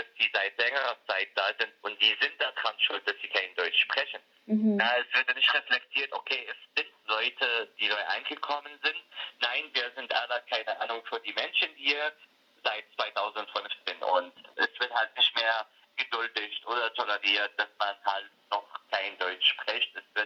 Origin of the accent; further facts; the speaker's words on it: Syria; now in Germany; bei uns war es als Syrer ein Bonus, dass wir aus Syrien kommen